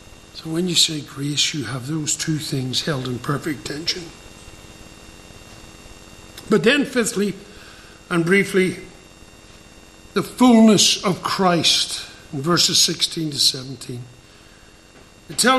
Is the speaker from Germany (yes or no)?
no; Ireland; I'm an Irishman. I could never get away with saying that publicly.